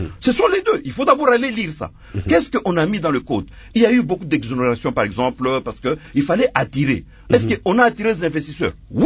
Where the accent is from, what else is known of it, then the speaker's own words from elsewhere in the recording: Likasi, Haut-Katanga, DR Congo; Moi, je viens d'Elikassi, mon père a travaillé à la Gécamines, j'ai étudié à Oustawi, j'ai étudié à Oukweli, tout là, je suis un enfant Gécamines.